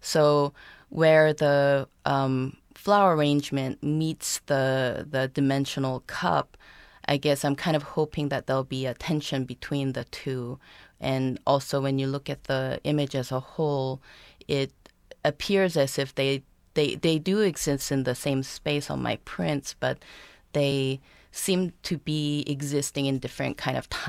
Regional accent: South Korea; moved away as an adult; now in Lawrence, United States; I'm originally from Korea. I came to US in 98 to study painting and printmaking at Rhode Island School of Design.

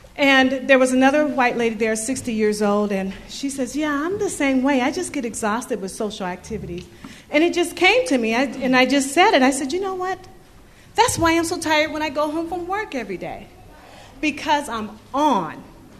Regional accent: Seattle, Washington, United States; I'm from Seattle, born and raised. I moved to Georgia for several years, and it's when I returned to Seattle

